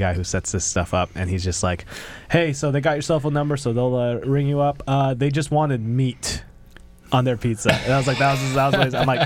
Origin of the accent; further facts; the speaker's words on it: Seattle, Washington, United States; See, I'm Asian. I'm from Seattle, and there's so much stuff that I knew the Asian name for.